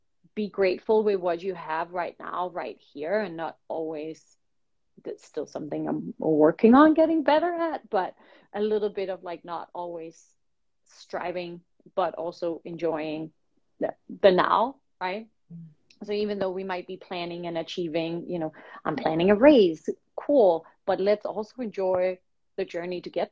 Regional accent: Denmark; I'm from Denmark, I'm from Europe, so it's kind of close and dear to my heart to be able to race in Europe.

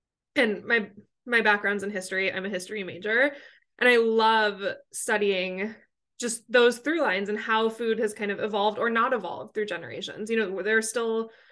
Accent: Chicago, Illinois, United States; I grew up in Chicago. It was, you know, always freezing.

